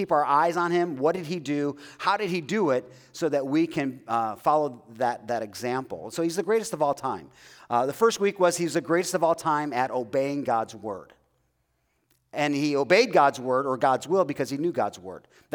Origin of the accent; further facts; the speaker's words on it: Chicago, Illinois, United States; I grew up in Chicago, so I grew up when Michael Jordan was reigning the NBA.